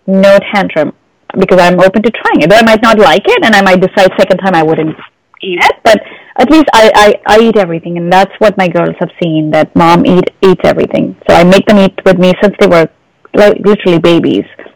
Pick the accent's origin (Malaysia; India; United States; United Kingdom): India; So growing up in India, I really cannot replicate that street food.